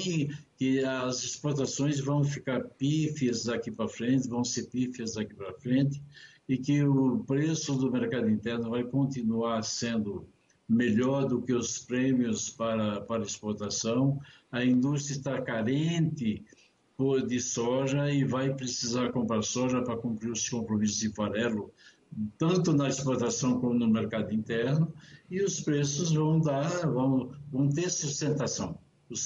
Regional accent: Brazil; Eu gostaria muito que nós, brasileiros, fôssemos como americano

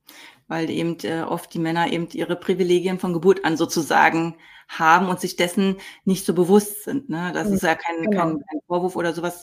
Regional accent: Berlin, Germany; born there; ich bin im Ostteil von Berlin tatsächlich geboren und von daher kenne ich aus meiner Kindheit und Kindheit, ich bin ja, war ja erst 8 oder 9, als die Wende war

